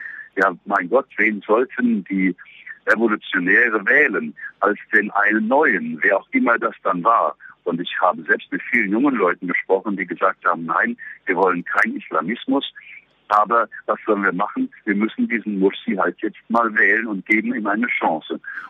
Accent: Egypt; sondern wir sind alle Ägypter und gemeinsam wollen wir es schaffen.

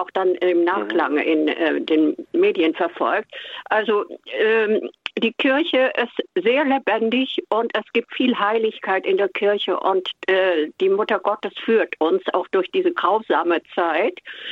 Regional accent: Baden-Württemberg, Germany; now in Hamburg, Germany; ich komme aus der Diözese Rottenburg

